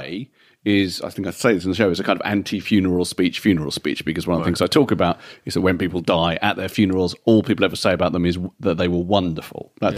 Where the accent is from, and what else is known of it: England, United Kingdom; now in -